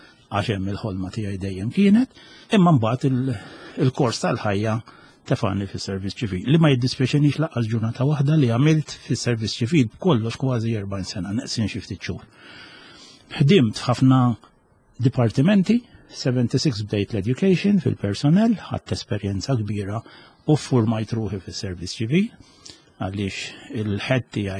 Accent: Msida, Central Region, Malta; Alla, minn meta kont tifel żgħar jien mill-Imsida u niftaħar li jien mill-Imsida. Allura trabbejt fl-iskola primarja tal-Imsida, wara mort l-iskola sekondarja teknika tan-Naxxar

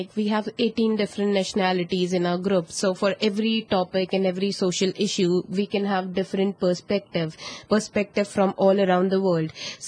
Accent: India; I'm from India.

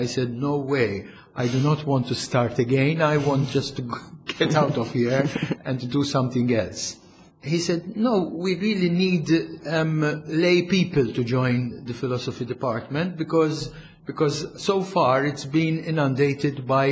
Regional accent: Valletta, South Eastern Region, Malta; I was born in Valletta. In 1954, way back. Valletta was a totally different city then. So I grew up in the Valletta of the 60s and the 70s.

